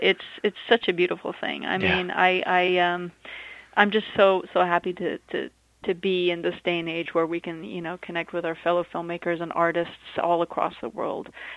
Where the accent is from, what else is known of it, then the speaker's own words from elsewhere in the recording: Abu Dhabi, United Arab Emirates; when I was a kid, so I was growing up in, I grew up in Abu Dhabi